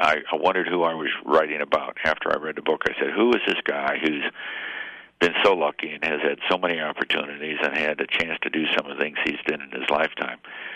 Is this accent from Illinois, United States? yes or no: yes; Illinois, United States; I know I grew up in Illinois, so Ohio is not much different.